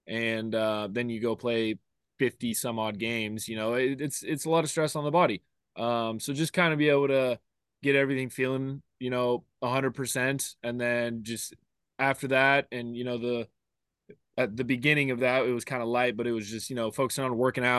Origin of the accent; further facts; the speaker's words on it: Pacific Northwest, United States; I was born in the Northwest, raised in the Northwest. You know, when I'm done playing baseball, or, you know, I'll be back in the Northwest.